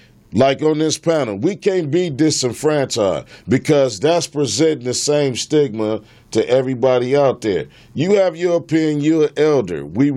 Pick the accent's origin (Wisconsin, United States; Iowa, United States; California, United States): California, United States; Los Angeles; I was born in America. I'm a Muslim, okay? I was raised in South Central LA.